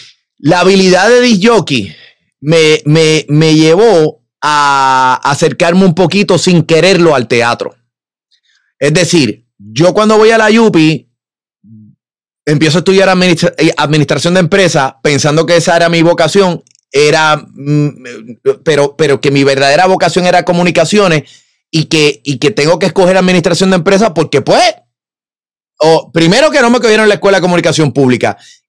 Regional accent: Río Piedras, Puerto Rico; yo soy de Río Piedra, pero no solamente que soy de Río Piedra. O sea, yo fui fabricado, nacido en la Avenida de Diego cuando era el Hospital San Francisco. Hoy era el San Martín. Yo nací allí

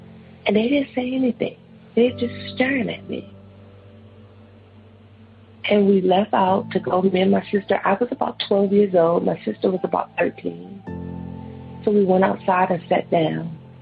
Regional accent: Washington, District of Columbia, United States; from Washington, D.C.

